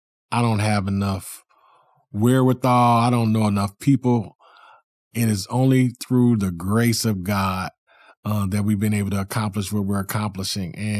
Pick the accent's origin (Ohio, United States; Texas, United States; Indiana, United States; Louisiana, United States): Indiana, United States; Muncie; also born or lived in Union City, Tennessee; You know, a kid from Ken, Tennessee, Union City, Tennessee, growing up in Muncie, Indiana